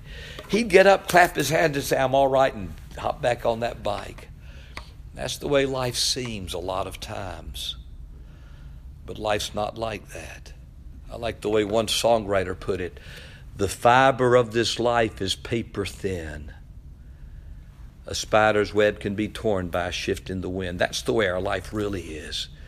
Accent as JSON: {"language": "English", "town": "Fayetteville", "region": "North Carolina", "country": "United States", "tie": "born or raised there", "said": "When I was growing up in Fayetteville, I was in high school."}